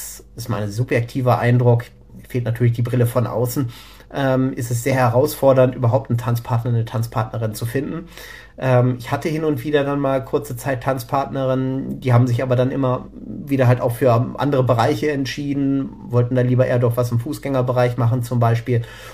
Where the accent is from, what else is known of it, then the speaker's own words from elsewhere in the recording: Hanover, Lower Saxony, Germany; zurück in Hannover, ich komme aus Hannover